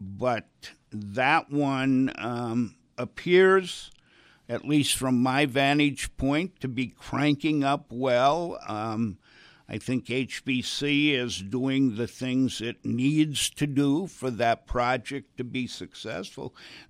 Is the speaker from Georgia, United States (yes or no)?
no; Wisconsin, United States; So, I grew up in Wisconsin, though, and so there's not much difference except for the river that runs between us.